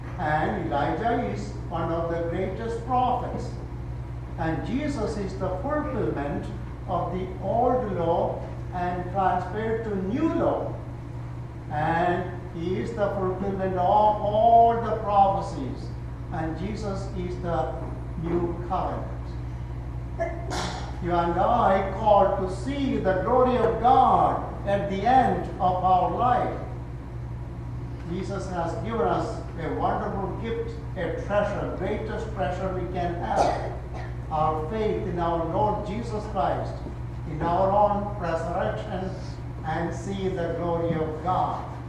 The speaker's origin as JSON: {"language": "English", "region": "Kerala", "country": "India", "tie": "born or raised there", "moved": "as an adult", "lives_now": "United States", "said": "I was born and brought up in India, southwestern part of India, state of Kerala."}